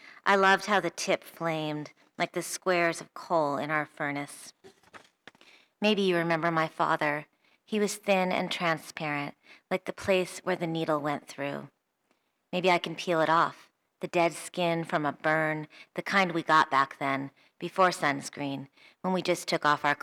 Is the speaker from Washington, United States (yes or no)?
yes; Spokane, Washington, United States; also born or lived in New York; Okay, so I was born in New York, but I have lived in Spokane for most of my life since the age of three.